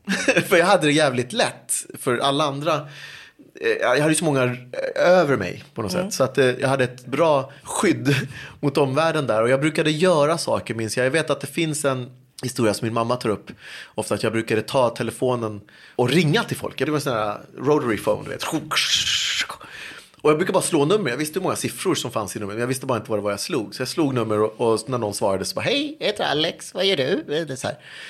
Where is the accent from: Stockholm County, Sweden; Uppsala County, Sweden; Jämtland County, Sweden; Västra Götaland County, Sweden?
Uppsala County, Sweden; Uppsala; also born or lived in Uganda; Sen flyttade vi tillbaka till Uganda liksom för att straighten some things out. Och medan vi var där 76 så föddes jag. Sen kom vi tillbaka till Uppsala.